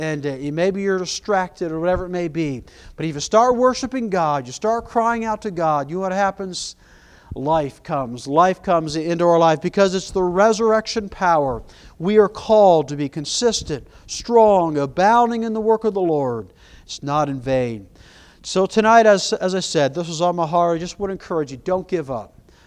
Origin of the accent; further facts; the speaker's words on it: Canada; My favorite hobby growing up was playing hockey. I come from Canada